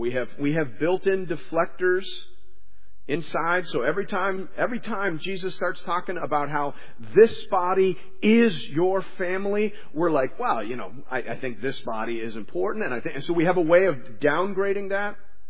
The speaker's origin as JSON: {"language": "English", "country": "Canada", "said": "Because I'm Canadian, and we don't do that."}